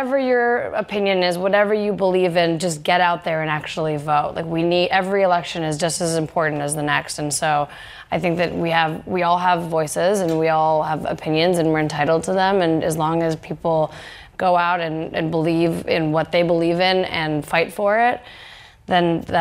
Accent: Canada; Yeah, I mean, it's I'm Canadian

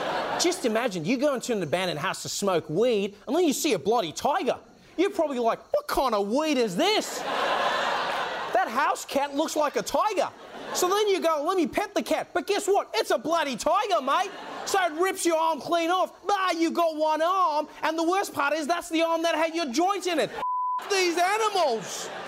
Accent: South Africa; That's right, I'm a South African doing an Australian accent, doing a Colombian accent.

